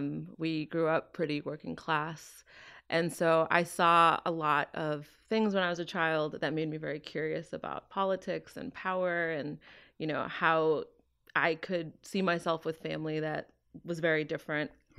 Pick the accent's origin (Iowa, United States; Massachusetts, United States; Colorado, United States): Massachusetts, United States; Quincy; I was born in Boston, raised in Quincy, Massachusetts, in a very blue-collar Irish Catholic community.